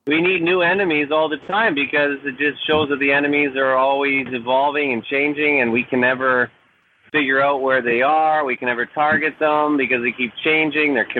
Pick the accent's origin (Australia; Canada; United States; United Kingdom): Canada; I'm of course from Canada, the Great White North, the Queen's favorite country.